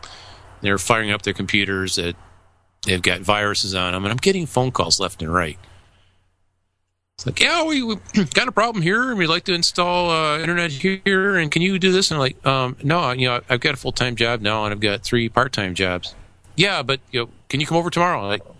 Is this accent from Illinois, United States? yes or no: yes; Woodstock, Illinois, United States; MacStock is in Woodstock, Illinois. Mm-hmm. It's my hometown.